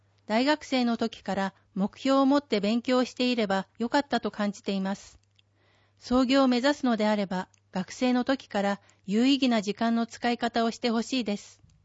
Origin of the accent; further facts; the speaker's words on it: Iwamizawa, Hokkaido, Japan; 私は岩見沢出身なので地元に貢献したいと思い、岩見沢を選びました。